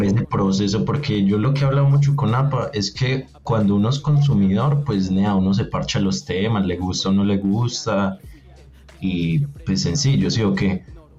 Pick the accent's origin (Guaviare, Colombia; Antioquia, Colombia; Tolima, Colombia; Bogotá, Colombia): Antioquia, Colombia; Envigado; de donde yo soy, de donde somos Apa y yo, que es de la ciudad de Envigado